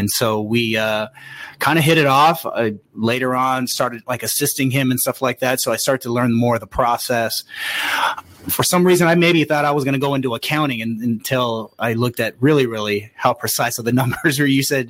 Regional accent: United States; I'm Filipino and an American, but, you know, we got strong family ties.

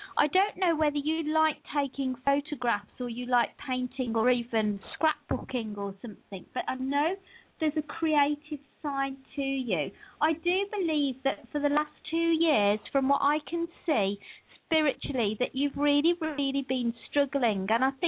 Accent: Birmingham, West Midlands, United Kingdom; I am living in what we call the Black Country at the moment, but I always go back to my roots and say I'm from Birmingham, and I think the Birmingham accent and the Black Country accent are very different.

